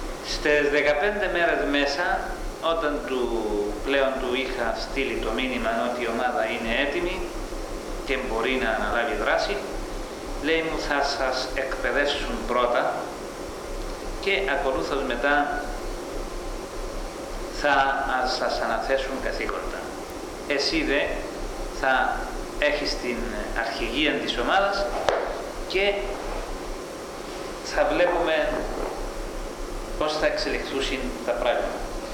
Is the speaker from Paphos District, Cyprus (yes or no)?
yes; Kinousa, Paphos District, Cyprus; born there; 13 Νοεμβρίου 1939 στην Κινούσαν της Πάφου.